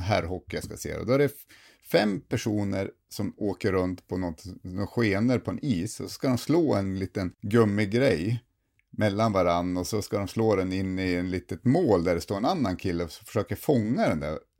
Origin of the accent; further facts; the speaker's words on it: Sundsvall, Västernorrland County, Sweden; now in Luleå, Sweden; alltså jag är ju från Sundsvall.